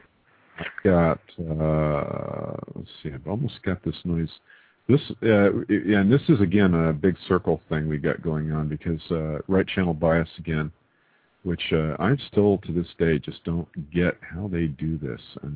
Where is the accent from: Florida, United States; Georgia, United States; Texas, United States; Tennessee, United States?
Texas, United States; El Paso; I sound Texan. I'm from El Paso.